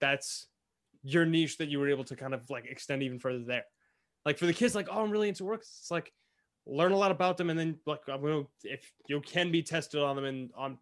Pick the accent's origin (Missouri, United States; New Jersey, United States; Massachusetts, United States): Massachusetts, United States; Boston; I'm from Massachusetts, from Boston, but I'm a Steelers fan.